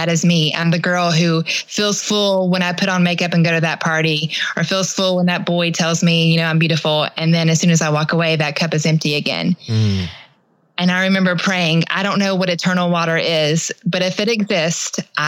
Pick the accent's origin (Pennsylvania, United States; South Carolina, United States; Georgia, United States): Georgia, United States; Atlanta; I grew up in Atlanta, Georgia.